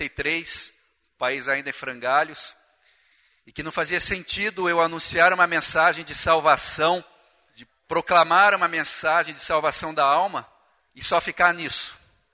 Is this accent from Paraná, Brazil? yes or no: yes; Curitiba, Paraná, Brazil; Eu decidi que eu ia voltar para a minha cidade, eu sou de Curitiba